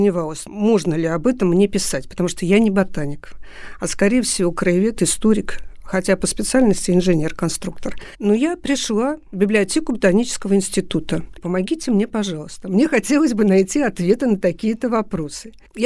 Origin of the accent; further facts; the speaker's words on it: Saint Petersburg, Russia; Я ленинградка, и поэтому все, что связано с нашим городом, мне интересно и дорого.